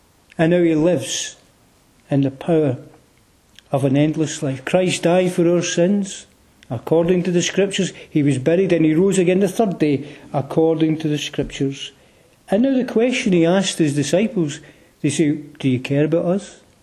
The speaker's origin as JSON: {"language": "English", "town": "Glasgow", "region": "Scotland", "country": "United Kingdom", "tie": "born or raised there", "said": "I grew up in Glasgow, and we lived in a little tenement building."}